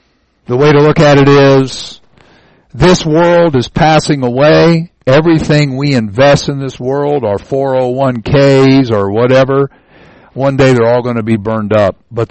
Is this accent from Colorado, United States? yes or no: no; Kentucky, United States; And I'm from Kentucky, so I can say that.